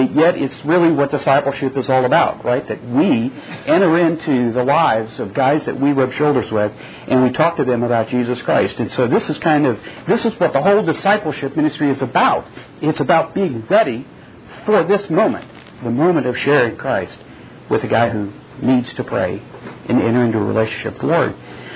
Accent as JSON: {"language": "English", "town": "Oklahoma City", "region": "Oklahoma", "country": "United States", "said": "I'm also from Oklahoma City."}